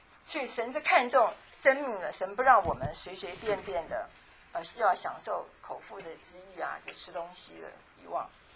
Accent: Taiwan; 我们在台湾的时候还猪血糕

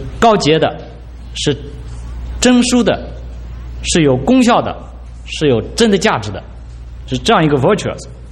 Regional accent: Anhui, China; 我是来自安徽，我不知道中间有没有安徽的弟兄姐妹。

